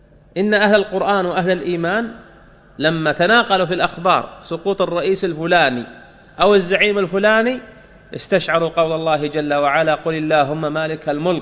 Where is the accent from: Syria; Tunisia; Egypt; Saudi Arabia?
Saudi Arabia; احنا عندنا في السعوديه نوديه الطائف